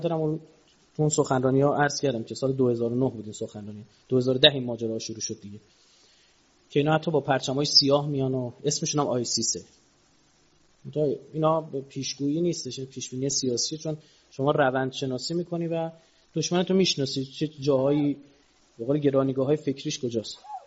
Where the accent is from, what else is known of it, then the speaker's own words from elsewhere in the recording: Iran; ما خودم ایرانیم